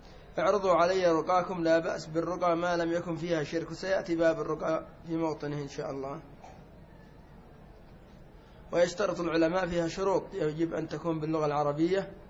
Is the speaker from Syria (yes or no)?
no; Yemen; ومنها عندنا في اليمن رفة العين